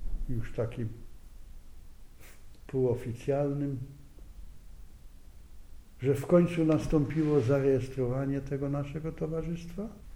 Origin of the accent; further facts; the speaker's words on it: Eichendorf-Mühl, Silesian Voivodeship, Poland; W Łubowicach jest nasz kościół, bo w mojej wiosce Eichendorf-Mühl nie ma kościoła